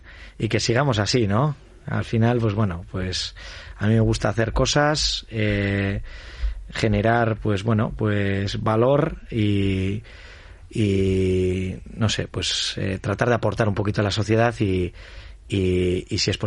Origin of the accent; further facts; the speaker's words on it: Algorta, Basque Country, Spain; yo estudié en Le Castola de mi pueblo, en San Nicolás y Castola, en Algorta.